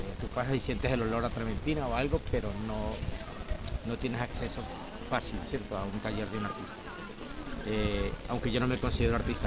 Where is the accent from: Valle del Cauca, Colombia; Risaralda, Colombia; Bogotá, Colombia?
Valle del Cauca, Colombia; Cali; now in Seville, Spain; Yo soy de Colombia, sí, de Cali, Colombia, sí, la capital mundial de la salsa.